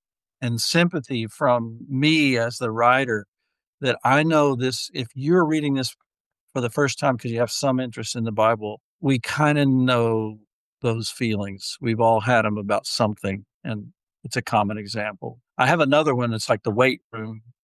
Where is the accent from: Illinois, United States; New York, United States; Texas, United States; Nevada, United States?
Texas, United States; I've been a pastor a little over 33 years, and I grew up in Texas, and they sent me back to Texas